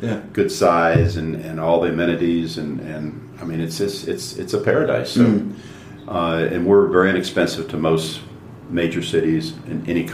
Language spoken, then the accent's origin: English; United States; now in Colombia; I've never had anything negative because I'm from the United States here.